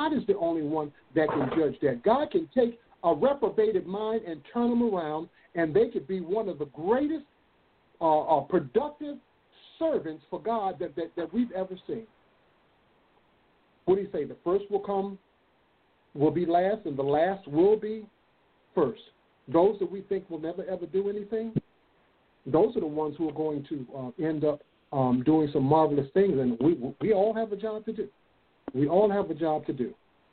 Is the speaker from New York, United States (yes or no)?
no; Princeton, West Virginia, United States; that I grew up in Princeton, West Virginia